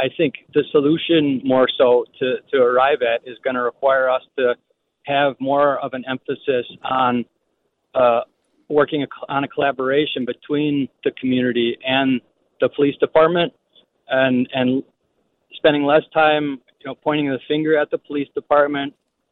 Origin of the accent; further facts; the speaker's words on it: Milwaukee, Wisconsin, United States; I'm actually from Milwaukee, driving back from a work day in Chicago.